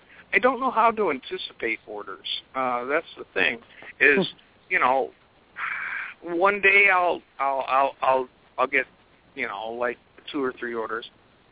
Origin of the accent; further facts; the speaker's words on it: Michigan, United States; Surprisingly, none in my home state of Michigan.